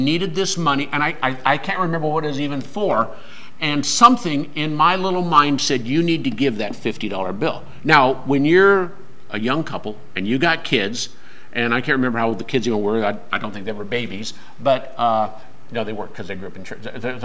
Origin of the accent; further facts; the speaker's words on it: Portland, Oregon, United States; I grew up in Portland, if I had to be a plumber in Portland